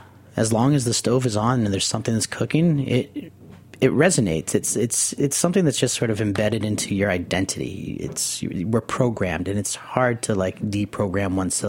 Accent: Nicaragua; growing up in Nicaragua, you know, after being born here in the city and living down there for 5 years

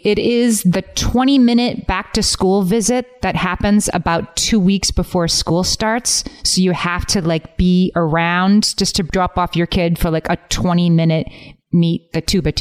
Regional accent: Ireland; I'm Irish.

